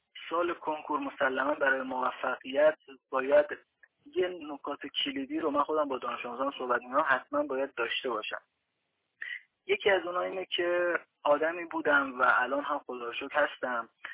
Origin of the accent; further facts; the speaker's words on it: Gorgan, Golestan, Iran; توی شهر خودمون که گرگانه ما یه مشاور داشتم